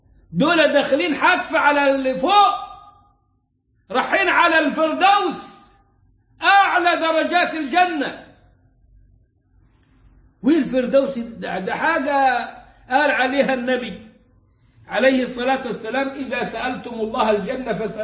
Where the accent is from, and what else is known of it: Upper Egypt, Egypt